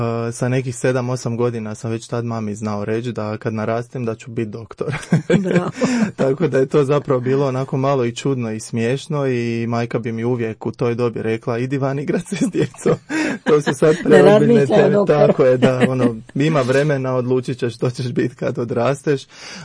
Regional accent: Slavonski Brod, Brod-Posavina County, Croatia; now in Zagreb, Croatia; koji radi u ambulanti obiteljske medicine trenutno, inače rodom iz Slavonskog Broda, ali tu u Zagrebu sam dobio posao pa sam zapravo ostao nakon studija koji sam završio u Zagrebu.

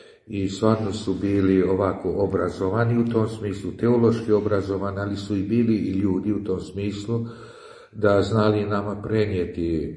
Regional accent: Bečej, Vojvodina, Serbia; born there; rođen sam tu u Bačkoj, u Bečeju, tako davne godine, tako 58. I tako tamo iz katoličke samobitelji

